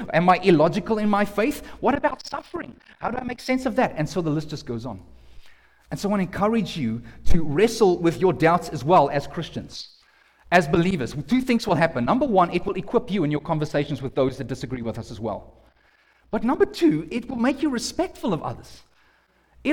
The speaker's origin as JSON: {"language": "English", "town": "Johannesburg", "region": "Gauteng", "country": "South Africa", "tie": "born or raised there", "said": "because I was growing up in Johannesburg"}